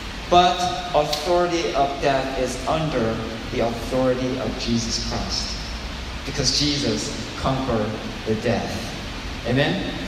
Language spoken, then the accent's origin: English; Hickory, North Carolina, United States; And you say, "I'm from Hickory, North Carolina."